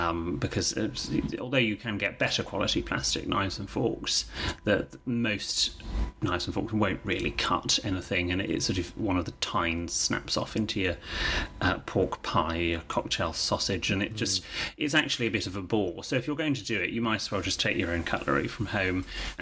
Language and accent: English; England, United Kingdom; I've just done a show for BBC One Northern Ireland where I had to experience this, and as an Englishman, it was very alien